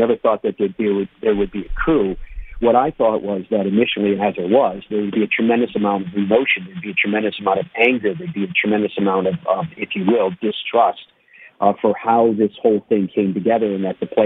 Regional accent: Ireland; When it comes to Ireland, I'm Irish. I'm a dual citizen, so I enjoy getting back there and seeing family and friends

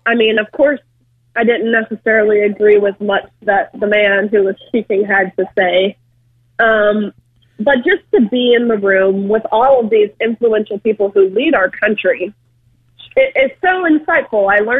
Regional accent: Tennessee, United States; You know, I'm actually from Tennessee, and so I feel like the state was kind of my safe bubble.

